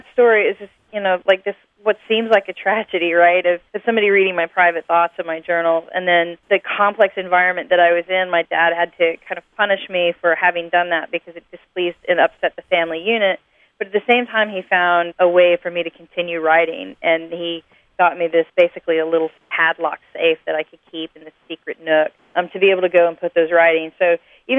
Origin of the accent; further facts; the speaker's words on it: Kansas, United States; I mean, I grew up in Kansas. All my friends around me were listening to pop music and top 40 radio, yet I grew up on country music.